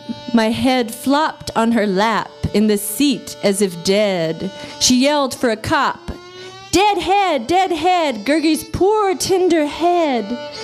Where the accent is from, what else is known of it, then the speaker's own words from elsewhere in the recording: North Carolina, United States; Except I am from North Carolina, but this is like the first time I've ever been invited to read here